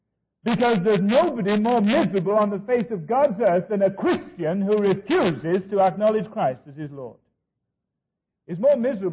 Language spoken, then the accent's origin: English; North West England, United Kingdom; I was brought up in Cumberland in the north of England, and that is the county where Keswick is situated.